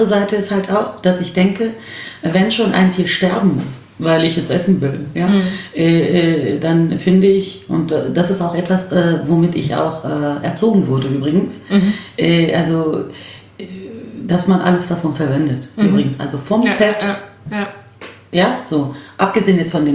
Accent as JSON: {"language": "German", "region": "Berlin", "country": "Germany", "said": "da bin ich halt Berlinerin"}